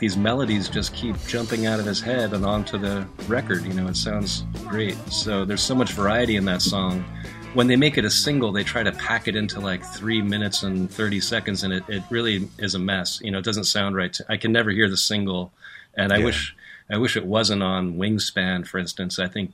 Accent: New Jersey, United States; which to me, and growing up in New Jersey, was sounded very cool.

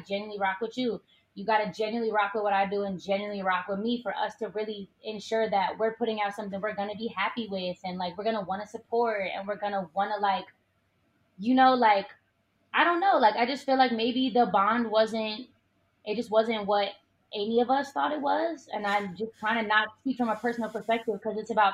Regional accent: Oakland, California, United States; This is the girl for me growing up in Oakland.

